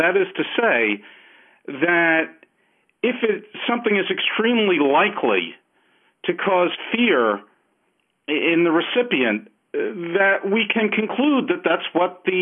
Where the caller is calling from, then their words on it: New Jersey, United States; Yes, hello. I'm calling from New Jersey.